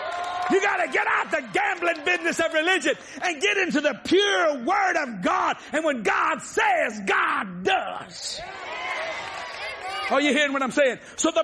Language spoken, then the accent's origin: English; New Orleans, Louisiana, United States; I'm a Cajun from New Orleans